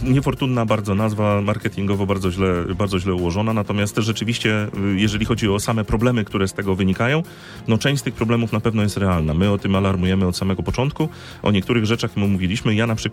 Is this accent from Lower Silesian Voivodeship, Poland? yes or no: no; Pomeranian Voivodeship, Poland; Ja akurat jestem z Pomorza, to ja to widzę na trochę mniejszą skalę